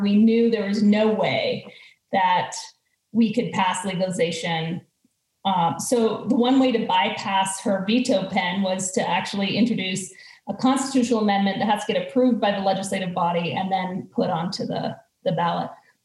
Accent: New Mexico, United States; I grew up here in New Mexico in a rural community south of Santa Fe, where there was a lot of drug use, a lot of marijuana use, problematic, unproblematic.

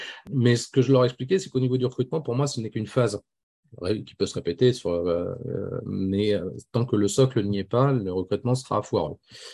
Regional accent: Lille, Hauts-de-France, France; now in Bordeaux, France; je suis originaire de Lille, même si aujourd'hui j'habite Bordeaux. Et entre-temps, j'ai été muté sur Toulouse.

